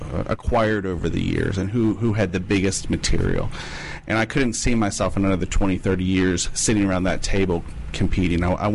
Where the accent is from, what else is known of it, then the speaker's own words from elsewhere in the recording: New York, United States; now in Washington, United States; Originally from upstate New York, but I've lived down here in the D.C. metro area.